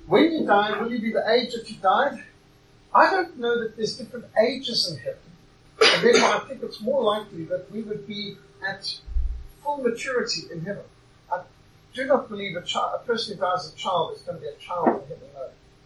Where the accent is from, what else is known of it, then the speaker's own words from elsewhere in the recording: Zimbabwe; I was brought up in Rhodesia, Africa, and it was possible. They didn't have the kind of laws you probably got over here.